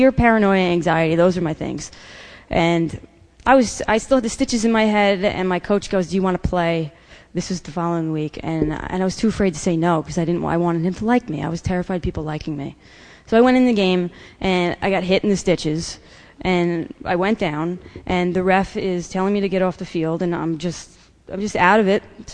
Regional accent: New York, United States; I was growing up on Long Island, and it was a pain in the neck, and you had to drive to Queens to get alcohol.

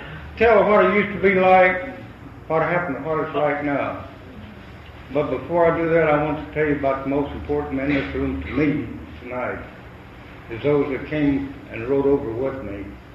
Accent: Texas, United States; born there; I was born in Texas. You can't tell that the way I talk. I was born in Texas between Moody and McGregor. A little place out there called Spring Valley Ranch, my grandfather owned.

